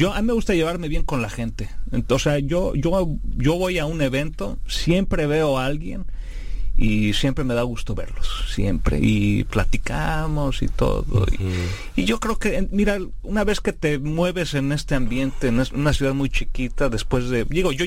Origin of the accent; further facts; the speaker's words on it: Mexico City, Mexico; Tú y yo, pues, somos mexicanos, nacimos en México. Digo, tú eres regiomontano, yo soy chilango, pero pues... Y a lo mejor, pues tú eres un poquito más güero que yo soy un poco más moreno y todo.